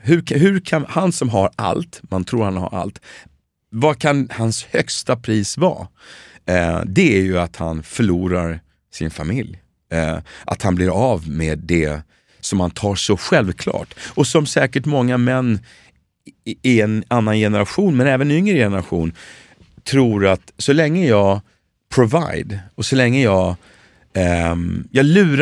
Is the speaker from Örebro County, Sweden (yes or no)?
no; Skåne, Sweden; accent: Scanian; Men där, vårt samarbete är också mycket lättare på skånska att prata.